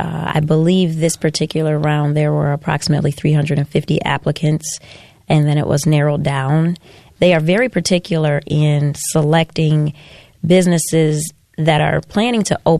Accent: Detroit, Michigan, United States; I wanted to bring that back to my hometown because it was something that I had never experienced. Coffee shops are now everywhere, and they are very popular, popping up in the city of Detroit.

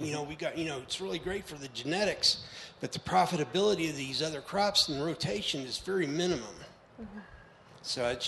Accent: Texas, United States; I grew up in West Texas where there's nothing but cotton being raised.

